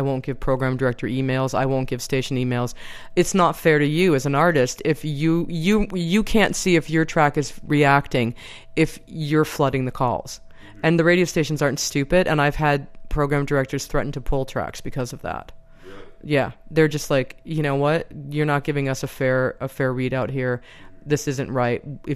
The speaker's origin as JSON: {"language": "English", "town": "Cleveland", "region": "Ohio", "country": "United States", "tie": "born or raised there", "said": "Then came back to the States, to my hometown of Cleveland, Ohio, and got a job on air at a smooth jazz station there."}